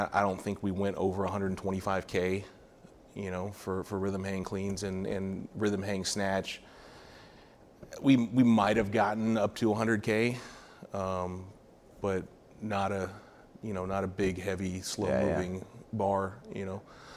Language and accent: English; California, United States; For sure. I'm from California.